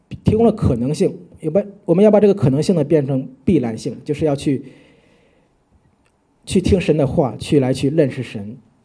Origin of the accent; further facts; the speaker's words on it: China; 其实我们中国人很多俗语其实有时候对我们的信仰造成很大的一种困扰